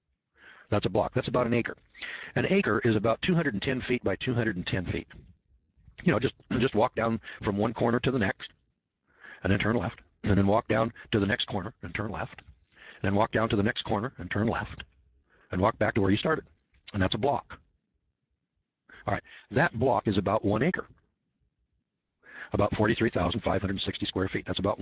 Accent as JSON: {"language": "English", "town": "Eureka", "region": "California", "country": "United States", "said": "So I'm from Eureka, California, and they have blocks there."}